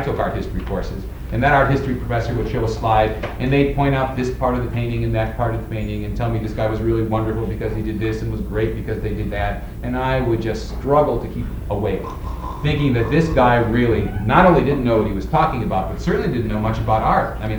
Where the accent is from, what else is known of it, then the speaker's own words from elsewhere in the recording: Chicago, Illinois, United States; I grew up in Chicago.